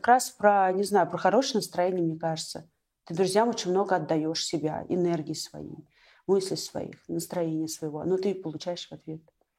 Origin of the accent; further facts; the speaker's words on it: Moscow Oblast, Russia; Ну, в детстве. Я жила в Подмосковье все время. Подмосковье такое прекрасное место.